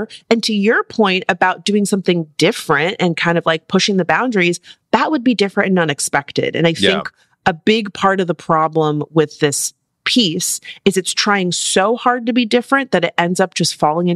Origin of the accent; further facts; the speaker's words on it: Bronx, New York, United States; that I heard when I was growing up in the Bronx. You remember I'm from the Bronx. This is one that we told on the block.